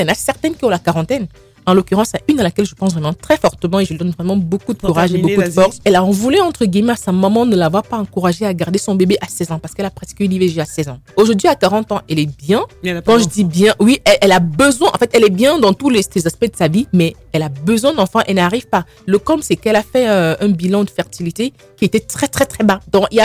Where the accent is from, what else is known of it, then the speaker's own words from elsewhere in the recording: Cameroon; moved away; Parce qu'ayant grandi dans mon pays d'origine, qui est le Cameroun, j'ai vu des cas où vraiment c'était fatal.